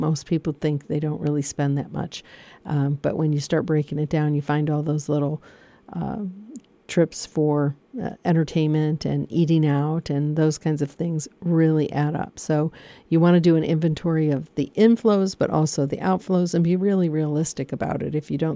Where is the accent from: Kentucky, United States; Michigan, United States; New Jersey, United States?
Michigan, United States; I don't know if this is something in Pennsylvania because I'm from Michigan.